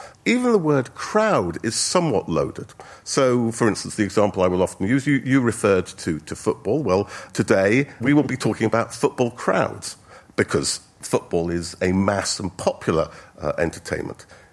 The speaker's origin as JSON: {"language": "English", "country": "United Kingdom", "said": "Sometimes, and remember, we're British, they even share their sandwiches."}